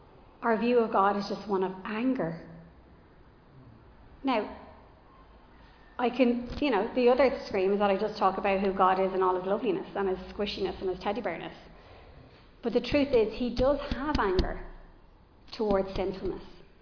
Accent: Bray, Leinster, Ireland; now in Greystones, Ireland; Now, I'm from Bray. I currently live in Greystones, but I'm from Bray.

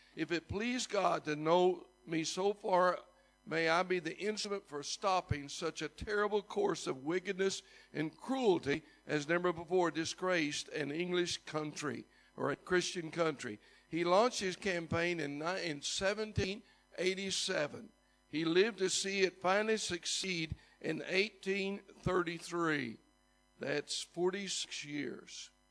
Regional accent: Dublin, Leinster, Ireland; I'm from Dublin, too.

